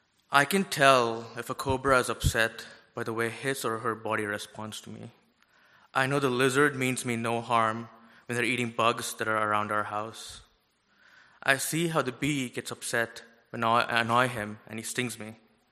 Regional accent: Chennai, Tamil Nadu, India; now in United States; I grew up in South India, born and raised in one of the biggest cities in the world, in Chennai, Tamil Nadu. It is dirty, dusty, messy, and far more organic than the fake America we live in.

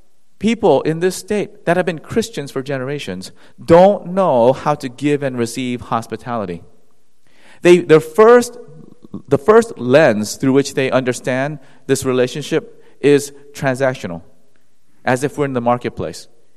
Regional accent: South Korea; English is a second language; now in United States; I, as an immigrant to this land, in my home country of Korea

